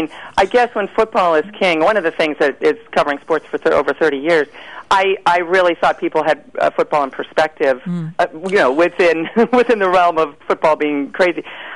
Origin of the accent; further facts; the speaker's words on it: Ohio, United States; And, again, I look at this, of course, from a national view, except I'm from Ohio.